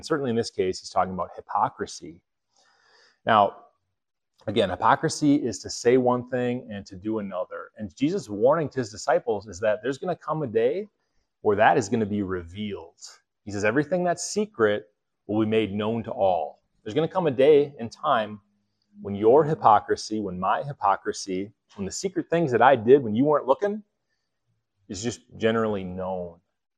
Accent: Minnesota, United States; the Minnesota, yeah, I was born in Minnesota. You didn't know that?

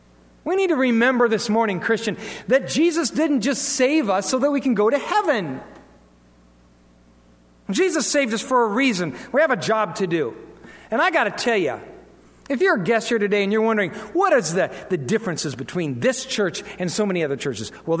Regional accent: Iowa, United States; Now, I'm born and raised in Iowa. And listen, when you're a farmer down there, that was serious stuff.

